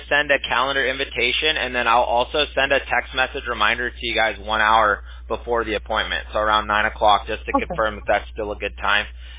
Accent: Huntington Beach, California, United States; also born or lived in Santa Ana; I'm a California native through and through. I was actually born in Huntington, Santa Ana, but I was raised in Huntington Beach. So I'm a Huntington Beach native, actually, by heart. I grew up a beach bum.

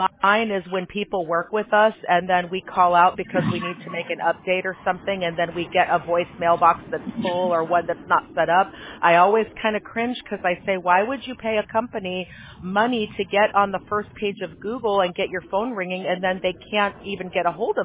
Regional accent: Chicago, Illinois, United States; I was used to tornadoes growing up in Chicago, but not used to earthquakes.

